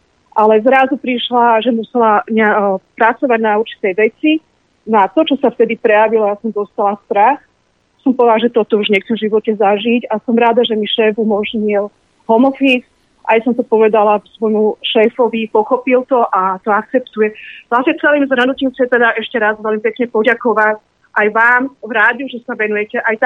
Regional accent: Bratislava, Bratislava Region, Slovakia; Áno, ďakujem, som z Bratislavy.

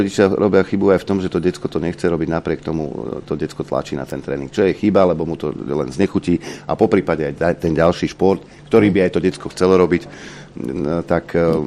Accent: Vrbno pod Pradedem, Moravian-Silesian Region, Czechia; Pochádzam z malého mestečka na Severnej Morave, Vrbno pod Pradedem

